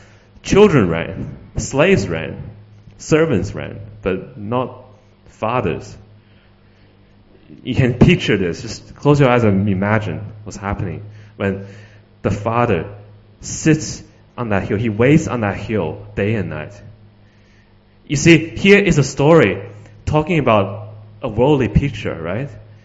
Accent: China; English is a second language; now in Sydney, Australia; I came to Sydney from China 17 years ago, something like that. And the first year we were here, we finally were able to go back to Beijing to visit my grandparents and the family there.

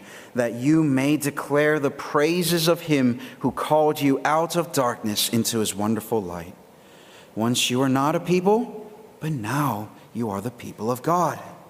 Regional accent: United States; I grew up in the States, so if you've ever watched any cartoons or TV or whatever, you know what I'm talking about.

